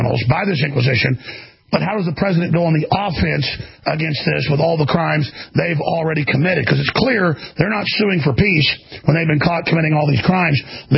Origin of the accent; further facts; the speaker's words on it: United States; just at an instinctive level as an American, as just a father, as a businessman, as a journalist